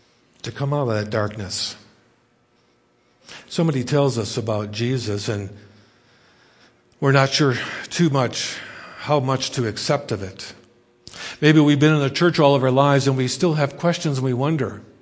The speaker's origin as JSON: {"language": "English", "country": "United States", "tie": "born or raised there", "said": "I grew up in the States, so I don't know if this is a phrase that you're familiar"}